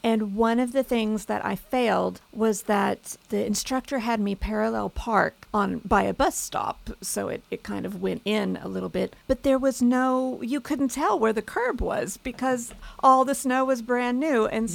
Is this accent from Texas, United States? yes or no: yes; Texas, United States; for me, growing up in Texas, the first time I saw snow was in Canada.